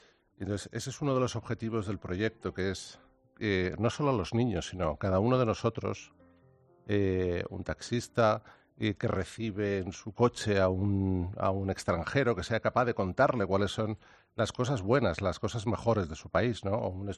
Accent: Spain; Somos exploradores españoles, descubrieron más de un tercio del planeta Tierra.

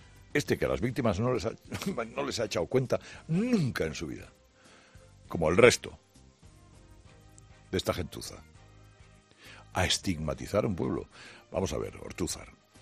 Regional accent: Basque Country, Spain; Pues aquí somos los vascos así, ¿eh?

